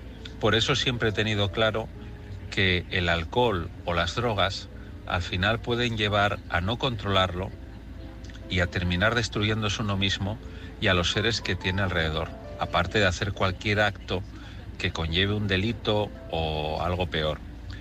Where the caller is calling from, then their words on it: Asturias, Spain; de Asturias. Intento llamar, pero no me deja.